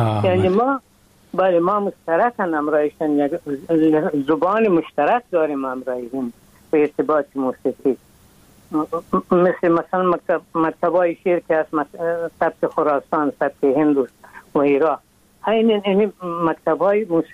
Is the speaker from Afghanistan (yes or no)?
yes; Afghanistan; ما از افغانستان آمدیم.